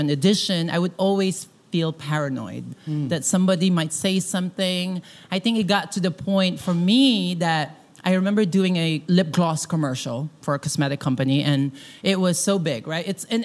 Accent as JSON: {"language": "English", "country": "Philippines", "tie": "born or raised there", "said": "I think because I grew up in the Philippines where we actually have a culture of trans beauty pageant on TV."}